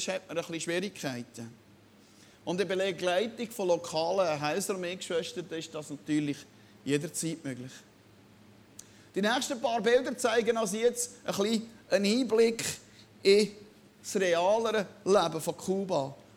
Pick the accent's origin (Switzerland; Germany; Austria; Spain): Switzerland; Kann man sich ja als Schweizer mal leisten, denkt man vielleicht.